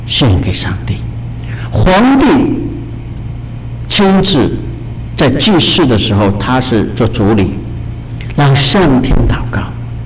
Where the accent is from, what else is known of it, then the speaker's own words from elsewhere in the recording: China; 啊，当时在我们中国，宗教的情形是非常的简单。当然，我们中国人对上帝真正的认识是不全面的。